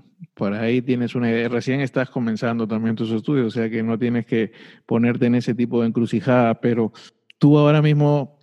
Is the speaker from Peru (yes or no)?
yes; Peru; Yo soy peruano, pero tengo mucho tiempo viviendo en tu país y soy fanático del fútbol.